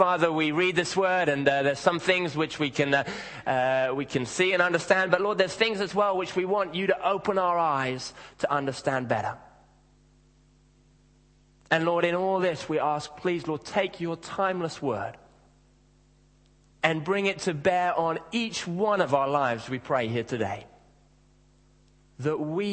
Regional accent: England, United Kingdom; We think we'd, as the English kind of be used to by now, having our hopes kind of raised and then dashed to pieces by our sporting teams.

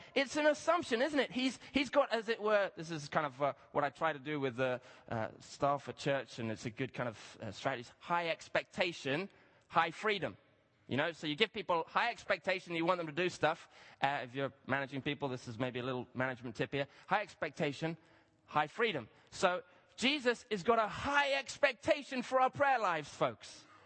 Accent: Kenya; I grew up in Kenya, for those who don't know that reference.

